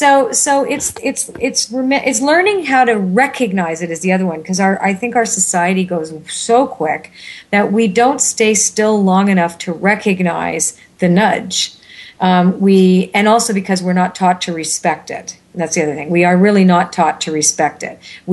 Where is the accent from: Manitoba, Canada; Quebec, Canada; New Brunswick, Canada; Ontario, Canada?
Ontario, Canada; Toronto; No, I'm from Toronto originally